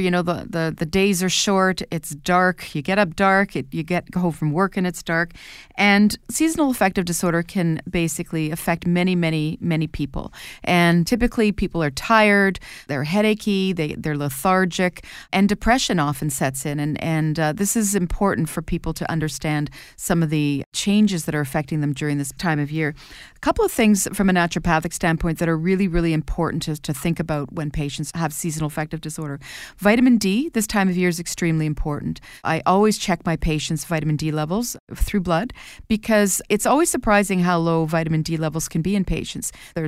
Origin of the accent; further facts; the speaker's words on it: Canada; And as a Canadian, if you're not taking vitamin D, you're probably low in vitamin D.